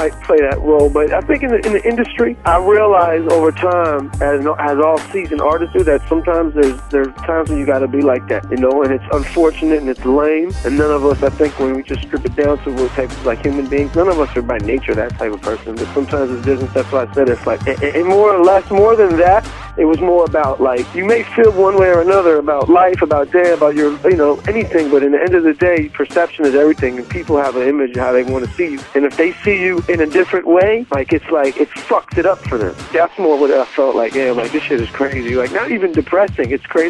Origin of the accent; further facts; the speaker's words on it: Beverly Hills, California, United States; I grew up in Beverly Hills, so it's like, why does he even do this?